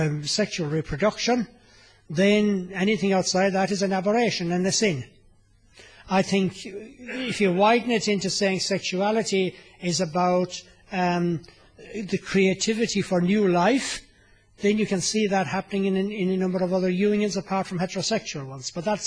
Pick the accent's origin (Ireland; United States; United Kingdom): Ireland; I was born in Ireland, yes. I grew up there.